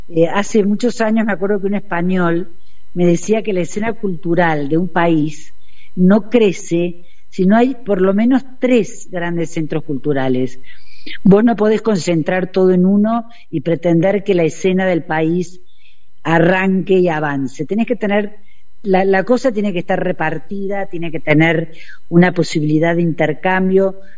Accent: Córdoba, Argentina; yo soy cordobesa

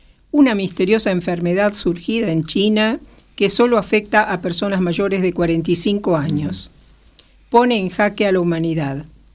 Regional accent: Argentina; uno siempre somos los argentinos de dejar el último momento

